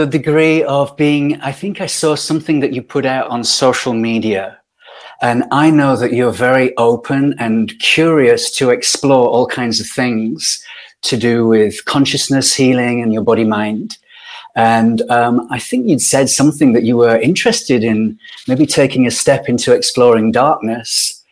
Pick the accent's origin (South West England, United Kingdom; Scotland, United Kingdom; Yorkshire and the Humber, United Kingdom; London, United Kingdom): Yorkshire and the Humber, United Kingdom; So I grew up in Yorkshire in Northern England. In the 1970s, I was growing up.